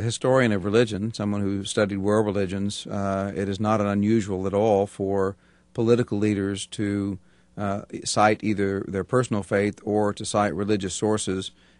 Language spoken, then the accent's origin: English; Tulsa, Oklahoma, United States; born there; I was born in Tulsa, Oklahoma in 1950 in a Protestant family